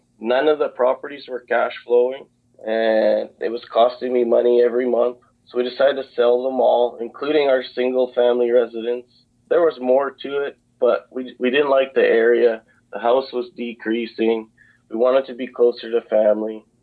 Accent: Calgary, Alberta, Canada; Sure. So I'm originally from Canada, Calgary, Alberta. That's where I went to university.

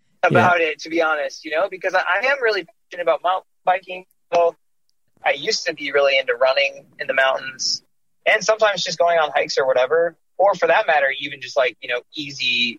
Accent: Madison, Wisconsin, United States; born there; Well, so I was born in Madison, Wisconsin, and I traveled quite a bit with my family as a young kid

